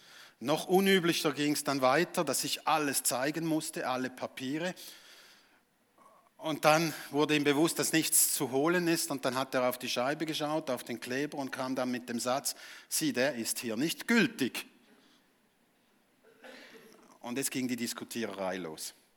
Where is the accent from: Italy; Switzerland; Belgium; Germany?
Switzerland; So als typischer Schweizer würde ich mal sagen, da geschieht relativ wenig.